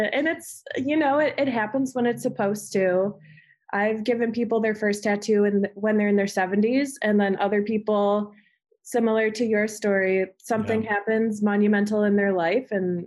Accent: Amherst, New York, United States; So I grew up in Amherst, New York, which is like Western New York, a total opposite side of the state from New York City.

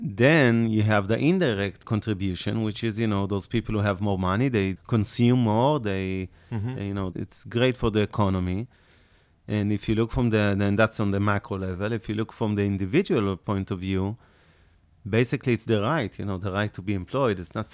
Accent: Ramat Gan, Tel Aviv District, Israel; And we grew up later on in Ramat Gan, Tel Aviv, until we came to these offices.

